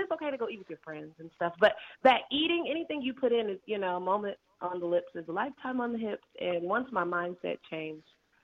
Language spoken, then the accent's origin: English; Kansas, United States; We're originally from Kansas